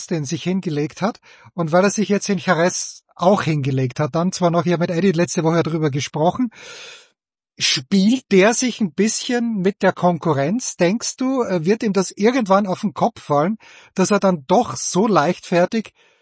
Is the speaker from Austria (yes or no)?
no; Switzerland; Ich bin auch bekennender Schweizer